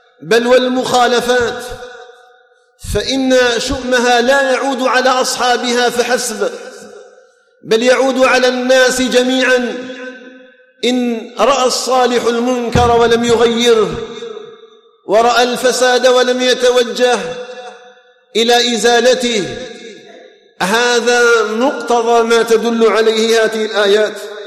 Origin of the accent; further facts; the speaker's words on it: Algeria; اللهم اجعل بلدنا الجزائر آمنا مطمئنا